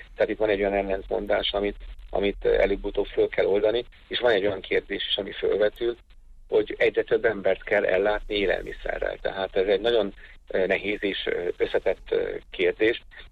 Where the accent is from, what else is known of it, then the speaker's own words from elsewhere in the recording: Hungary; Én gyerekkoromban is emlékszem rá, én is vidéken nőttem föl